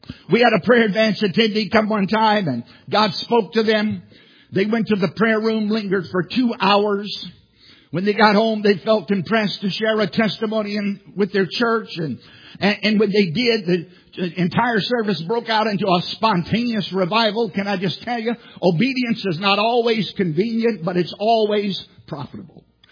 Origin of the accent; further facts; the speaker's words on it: Virginia, United States; I told you I grew up in Southside, Virginia. You can probably tell I'm not from Boston or the Bronx.